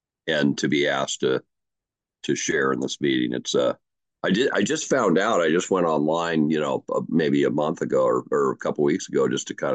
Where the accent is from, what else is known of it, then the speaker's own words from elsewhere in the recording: Seattle, Washington, United States; I grew up in Seattle. I'm a homeboy.